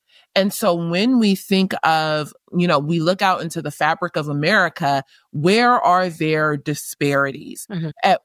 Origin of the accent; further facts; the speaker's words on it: United States; this is where I'm from. This is my nationality.